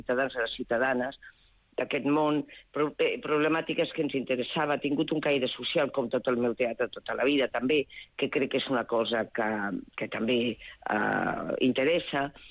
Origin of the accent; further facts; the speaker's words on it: Valencia, Valencian Community, Spain; Jo soc de València, safrà.